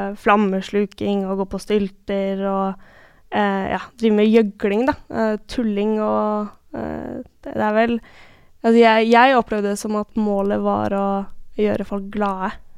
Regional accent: Vestby, Akershus, Norway; also born or lived in Holmenkollen / Bærum / Askim; Da jeg var liten så bodde jeg både I Holmenkollen og I Bærum, og så flyttet jeg til Hørn I Vestby, da jeg var 6-7 år gammel, og så flyttet jeg til Askim da jeg var 15.

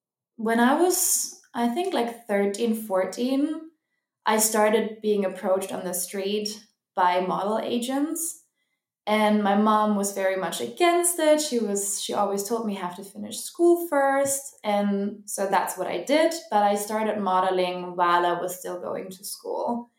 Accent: Cologne, North Rhine-Westphalia, Germany; Yeah, so I'm born and raised in Cologne in Germany.

